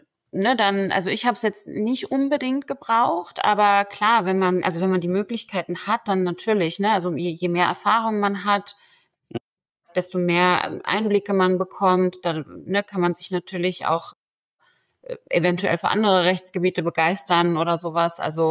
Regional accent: Turkey; first language Turkish; Ne? Wir haben zu Hause immer Türkisch gesprochen.

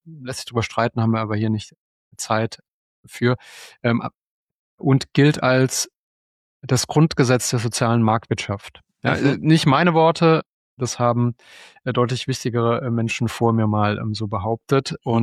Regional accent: Kurpfalz, Germany; ich komme ja selbst aus der Kurpfalz.

